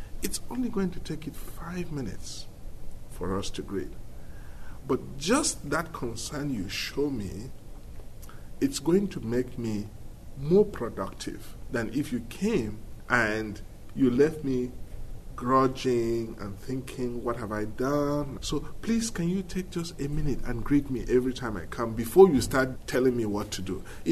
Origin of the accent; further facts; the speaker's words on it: Plateau, Nigeria; now in Iowa City, United States; so I live in Iowa City. Nigeria is on the western coast of Africa. I grew up in the rural area. I was born in a very small village in north central Nigeria, in a state that is called Plateau State. My parents were farmers.